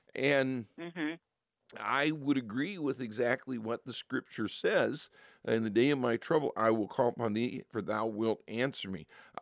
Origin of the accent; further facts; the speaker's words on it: Midwest, United States; I'm from the Midwest, okay?